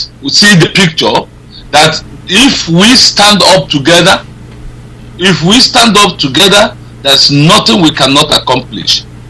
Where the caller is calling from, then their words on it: Dublin, Leinster, Ireland; I'm calling from Dublin, Ireland.